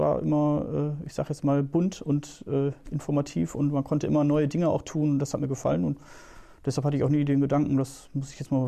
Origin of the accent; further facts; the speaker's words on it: Leer, Lower Saxony, Germany; Ich bin zufällig auch in Leer groß geworden und da habe ich auch mein Abitur gemacht.